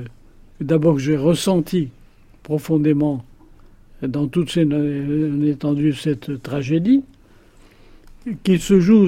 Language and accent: French; Morocco; Je ne suis pas un juif qui parle de la situation des juifs, je suis un marocain qui parle d'une situation propre à des juifs marocains.